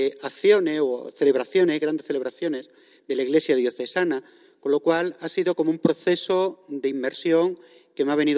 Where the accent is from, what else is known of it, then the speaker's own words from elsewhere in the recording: Mirandilla, Extremadura, Spain; Unos están aquí, otros están en mi pueblo, en Mirandilla